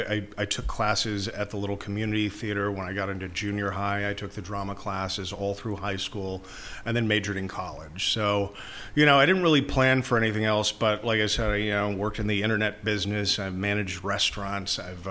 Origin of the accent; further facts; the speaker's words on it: Houston, Texas, United States; Born and raised in Houston.